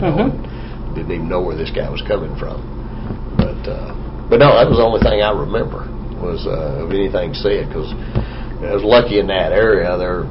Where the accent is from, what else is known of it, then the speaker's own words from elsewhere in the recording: Joshua, Texas, United States; I went home to my hometown down in Joshua, Texas, and then I was stationed in Mineral Wells, Texas, which is only about 50 miles away.